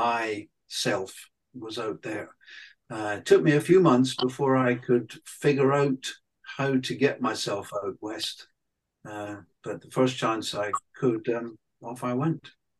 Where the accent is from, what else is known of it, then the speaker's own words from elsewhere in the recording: Fort Portal, Western Region, Uganda; also born or lived in Kampala; technically, I was born in Kampala in the capital city, but I grew up in the Kalembe Valley and in Fort Portal.